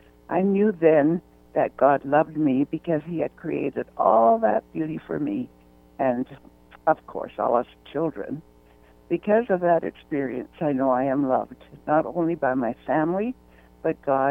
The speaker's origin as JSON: {"language": "English", "town": "Lethbridge", "region": "Alberta", "country": "Canada", "tie": "born or raised there", "said": "I was born and raised in Lethbridge, Alberta, Canada. And my family was a very loving church-going family. There were 13 children, and I was right in the middle, the sixth girl after five"}